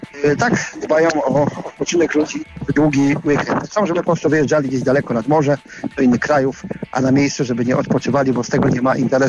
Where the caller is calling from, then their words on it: Szczecin, West Pomeranian Voivodeship, Poland; Dzień dobry, jestem ze Szczecina.